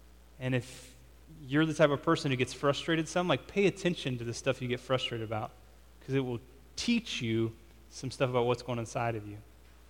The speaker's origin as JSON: {"language": "English", "country": "United States", "also_born_or_lived": "Mexico", "said": "And as an American, sometimes you don't realize how our culture works until you get out of it."}